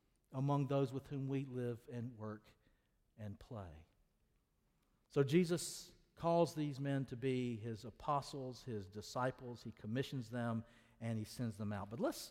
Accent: South Carolina, United States; Well, I'm from South Carolina. And you go, we don't sound real smart with that.

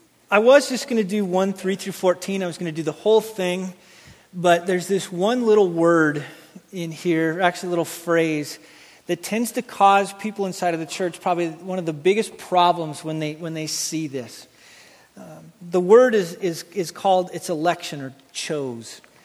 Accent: Rocky Mountains, United States; I grew up in the Rocky Mountain area, and every year there's this thing called winter.

